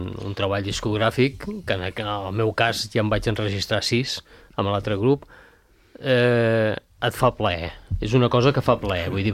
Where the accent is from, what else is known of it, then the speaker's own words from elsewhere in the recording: Calella, Catalonia, Spain; Que com que som de Calella, som d'aquí, no ens adonem compte d'aquestes coses.